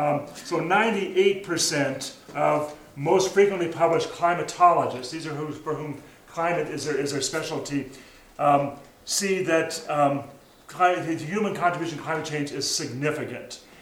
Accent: Missoula, Montana, United States; she is part of a really important group in Missoula, my hometown, on faith and climate change

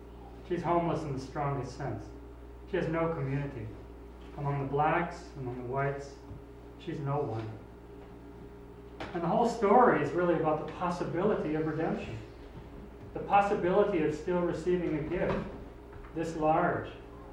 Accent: the South, United States; And I grew up in the South in the 1950s, and as a child I still remember a lynching in my town.

